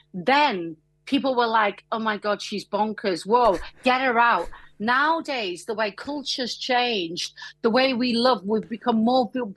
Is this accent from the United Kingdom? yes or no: yes; Liverpool, North West England, United Kingdom; I'm from Liverpool, right?